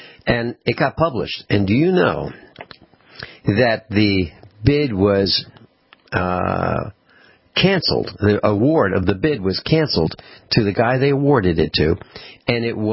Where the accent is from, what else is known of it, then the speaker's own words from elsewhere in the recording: East Coast, United States; because I'm from the East Coast, we have a long driveway